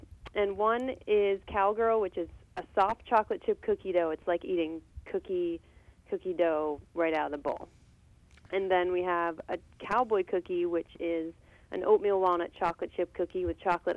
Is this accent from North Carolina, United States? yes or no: no; Pennsylvania, United States; I grew up in Western PA in all kinds of towns. My dad's a minister there, and so we moved around Western PA a lot.